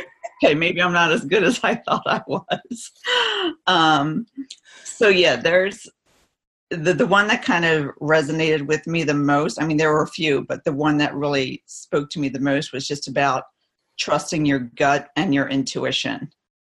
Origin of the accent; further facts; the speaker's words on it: Norristown, Pennsylvania, United States; I am from the Philadelphia area, Norristown to be exact, in Pennsylvania.